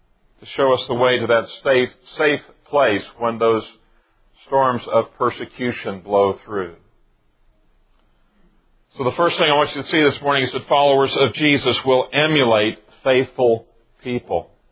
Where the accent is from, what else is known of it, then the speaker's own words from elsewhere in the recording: Tulsa, Oklahoma, United States; Those are all things I have been trained to do growing up in Tulsa, Oklahoma, where we're not unfamiliar with severe storms.